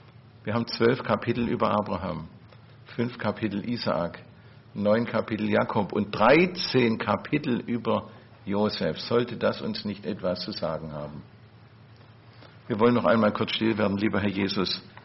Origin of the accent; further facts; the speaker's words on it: Baden-Württemberg, Germany; So als Schwabe hat man da mit Englisch immer seine Not.